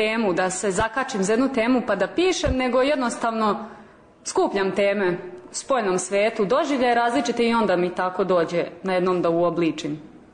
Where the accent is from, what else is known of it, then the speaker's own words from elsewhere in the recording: Ruma, Vojvodina, Serbia; dolazim iz Rume.